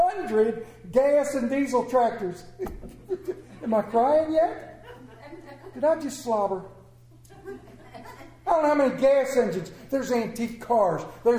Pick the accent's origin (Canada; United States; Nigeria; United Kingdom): United States; Myersville, Maryland; I'm from Myersville, Maryland. I got a steam engine too.